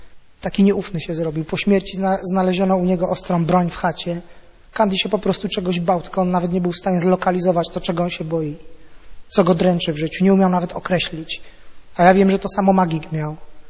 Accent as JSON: {"language": "Polish", "town": "Katowice", "region": "Silesian Voivodeship", "country": "Poland", "said": "Przykładowo, ja z Katowic pochodzę"}